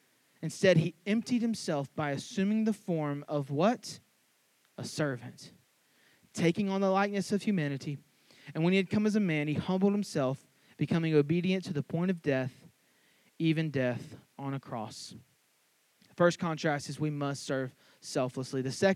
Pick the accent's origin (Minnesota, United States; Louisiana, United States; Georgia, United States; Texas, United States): Louisiana, United States; I didn't do a ton of reading as a Cajun. Like, I just went around, like, grabbing alligators out of the bayou.